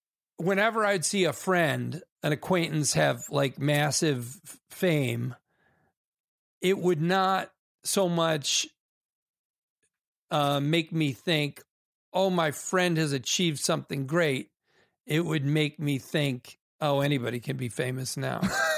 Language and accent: English; Naperville, Illinois, United States; Naperville, Illinois. Mostly Naperville, yeah.